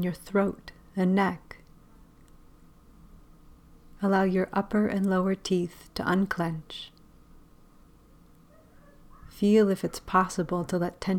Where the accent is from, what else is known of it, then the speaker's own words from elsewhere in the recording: United States; I'm from the United States.